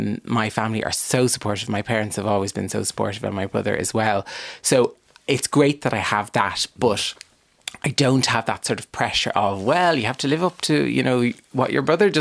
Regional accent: Dublin, Leinster, Ireland; I'm from Dublin.

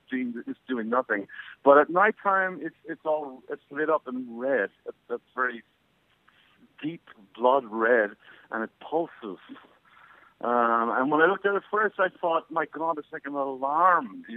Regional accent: Wexford, Leinster, Ireland; now in New York, United States; Yes, I'm from Wexford Town.

